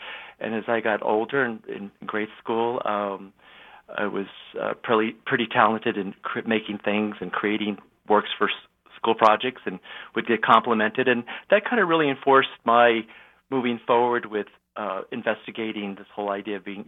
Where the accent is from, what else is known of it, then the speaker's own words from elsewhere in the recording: Juarez, Chihuahua, Mexico; also born or lived in El Paso; Sure. You know, I was born in El Paso, Texas, and raised and born a border city of Juarez, Mexico.